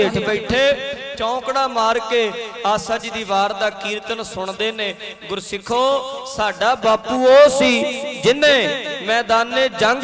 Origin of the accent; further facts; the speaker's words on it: Punjab, India; ਮੈਂ ਪੰਜਾਬ ਤੋਂ ਆਇਆ ਉੱਥੋਂ ਨਾਲੋਂ ਇੱਥੇ ਠੰਡ ਬਹੁਤ ਘੱਟ ਹੈ